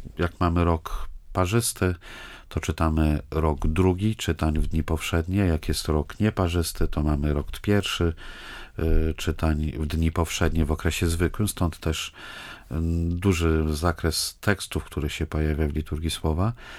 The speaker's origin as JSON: {"language": "Polish", "region": "northern Poland", "country": "Poland", "tie": "born or raised there", "said": "W moich rodzinnych stronach na północy zamiast taca mówi się kolekta"}